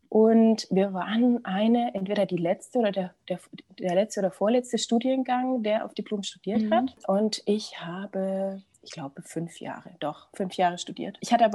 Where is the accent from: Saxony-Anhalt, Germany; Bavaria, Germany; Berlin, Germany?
Bavaria, Germany; Nuremberg; also ich komme aus Nürnberg